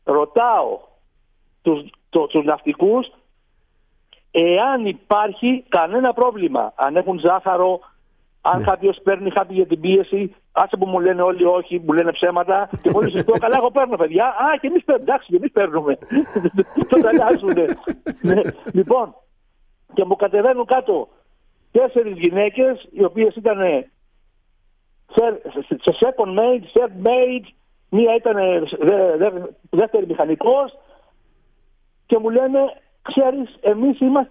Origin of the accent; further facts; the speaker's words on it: Corfu, Ionian Islands, Greece; Τραγουδάω επειδή είμαι από την Κέρκυρα, επειδή έχω λεφτά, επειδή έχω παιδιά και επειδή έχω εγγόνια.